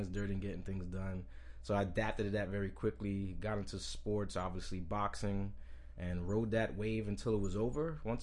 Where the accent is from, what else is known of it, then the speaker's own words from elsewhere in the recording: Bronx, New York, United States; also born or lived in Puerto Rico; I was born in the Bronx, raised in Puerto Rico. Came back around 5 and then just hit the ground running.